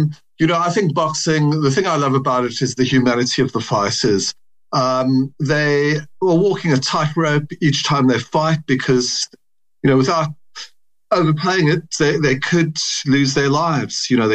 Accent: South Africa; moved away as an adult; now in United Kingdom; I come from South Africa, but I moved to the UK in the 80s. So I'm getting on now. I'm in my early 60s.

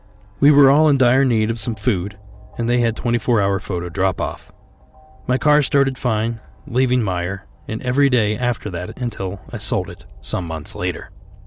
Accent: Ohio, United States; The following comes to us from Sean in my home state of Ohio.

